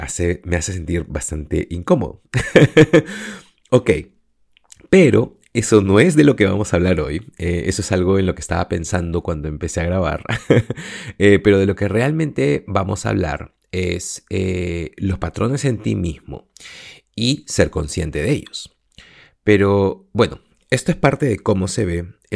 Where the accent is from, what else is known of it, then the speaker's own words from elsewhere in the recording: Peru; sobre todo en donde crecí, en el Perú.